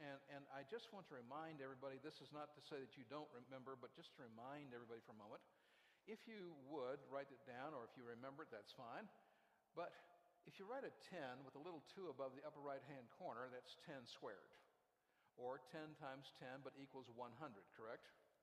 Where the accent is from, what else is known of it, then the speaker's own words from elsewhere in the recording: Orlando, Florida, United States; Now, Pastor Mac mentioned I come from Florida, from Orlando. We just got hit by the northeast corner of a Cat 2 hurricane.